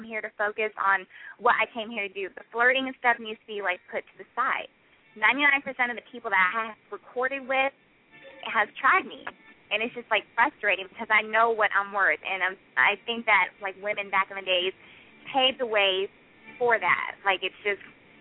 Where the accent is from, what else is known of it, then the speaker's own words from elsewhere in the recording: Panama City, Florida, United States; I was made in the Philippines, but I was born and raised in Panama City, so, you know, I hail from Panama City. I do represent all of Alabama.